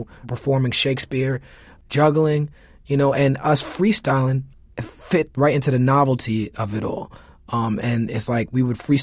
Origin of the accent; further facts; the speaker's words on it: Brooklyn, New York, United States; My music is, my chief influences are Brooklyn and my parents. And, you know, and the situations that I was placed in. You know, the kids in my neighborhood in Flatbush